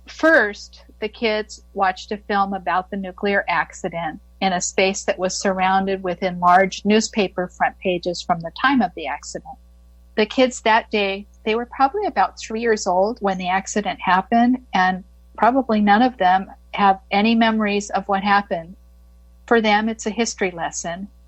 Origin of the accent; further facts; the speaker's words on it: United States; And as an American with this sort of egalitarian, idealistic point of view